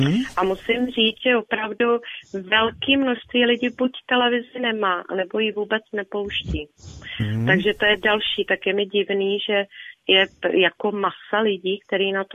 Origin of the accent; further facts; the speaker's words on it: Prague, Czechia; přestože jsem z Prahy